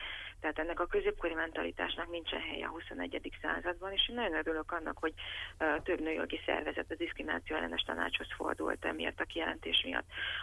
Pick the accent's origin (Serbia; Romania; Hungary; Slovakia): Romania; Transylvania; annak ellenére, hogy székely vagyok